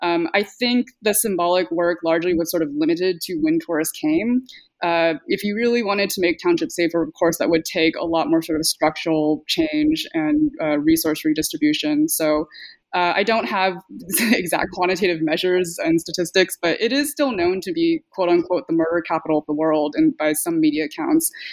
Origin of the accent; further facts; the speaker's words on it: California, United States; the brand of multiculturalism I grew up in the Bay Area.